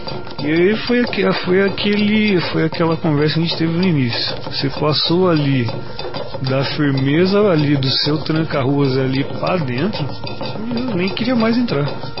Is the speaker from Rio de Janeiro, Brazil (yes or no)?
no; Presidente Prudente, São Paulo, Brazil; now in Curitiba, Brazil; E nós somos de Presidente Prudente, interior de São Paulo.